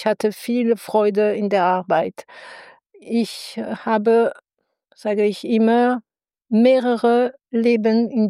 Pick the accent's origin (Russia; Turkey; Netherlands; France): France; German is a second language; ich bin Französin, ich bin fast 63, ich bin Pensionistin seit Februar, ich habe in einer Firma seit 25 Jahren gearbeitet in Frankreich.